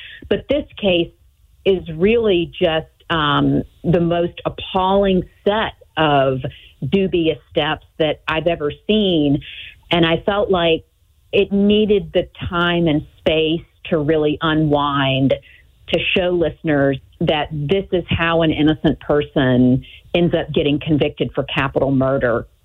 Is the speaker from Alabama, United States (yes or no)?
yes; Birmingham, Alabama, United States; I'm originally from Birmingham and moved back home to work for WBRC in 2010.